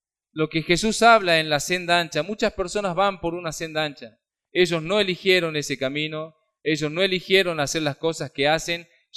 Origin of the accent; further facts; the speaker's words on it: Argentina; Nosotros somos argentinos por una cuestión de nacimiento.